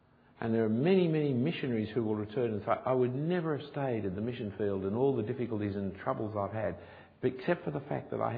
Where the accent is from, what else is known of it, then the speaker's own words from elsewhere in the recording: Australia; I was born in Australia.